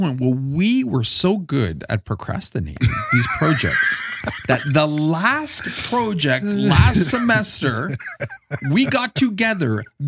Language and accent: English; Canada; I'm Canadian.